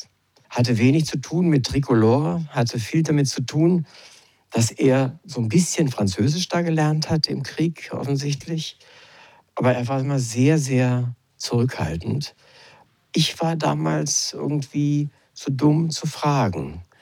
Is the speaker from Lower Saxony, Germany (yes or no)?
yes; Lower Saxony, Germany; ich wollte gerade die Entschuldigung als Niedersachse anbringen